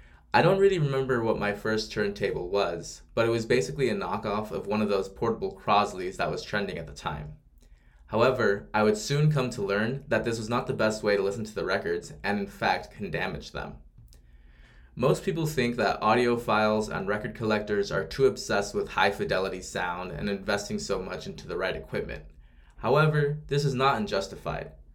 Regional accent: Santa Barbara, California, United States; I purchased this album from a record store that unfortunately no longer exists in my hometown of Santa Barbara called Just Play Music.

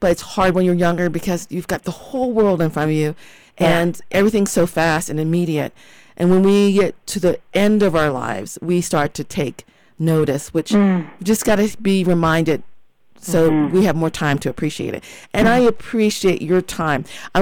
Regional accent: Ohio, United States; You know, I live in New Mexico, but I'm originally from Ohio.

